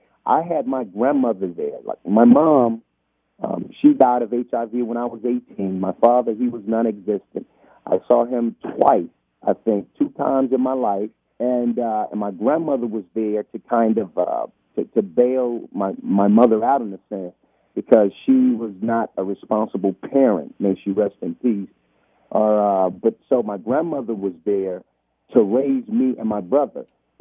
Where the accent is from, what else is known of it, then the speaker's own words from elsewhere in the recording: Atlanta, Georgia, United States; We both grew up in the South. We're from the South. He grew up in Memphis. I in Atlanta.